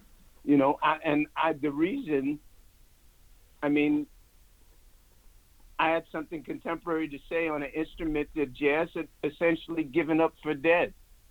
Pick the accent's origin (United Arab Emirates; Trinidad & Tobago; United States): United States; New York; my music was about being an African-American, West Indian American kid. I grew up in New York.